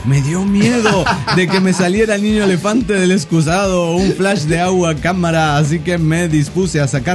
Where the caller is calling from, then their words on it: Vitoria, Basque Country, Spain; de Vitoria, España.